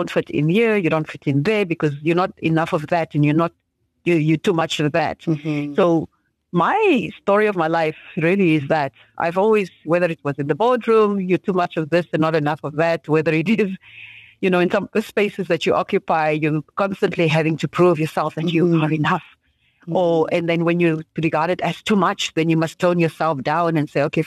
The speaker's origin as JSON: {"language": "English", "town": "Windhoek", "region": "Khomas", "country": "Namibia", "tie": "born or raised there", "said": "the original Katatura girl, just from here, from Windhoek. So born and bred really in Windhoek. I grew up in Katatura, the dusty streets of Katatura, specific area, federal location."}